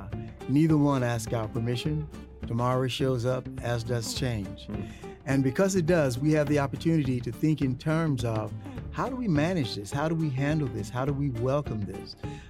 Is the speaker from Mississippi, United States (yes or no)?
yes; Mississippi, United States; And I really cried, Corey, because I remembered my life growing up in the Mississippi Delta.